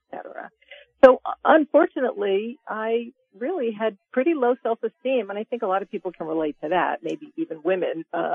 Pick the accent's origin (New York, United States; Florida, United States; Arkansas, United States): New York, United States; New York City; born there; now in California, United States; Basically, in the 70s, I left New York City. I was born in the Bronx, and I left New York City and moved to California, the land of opportunity.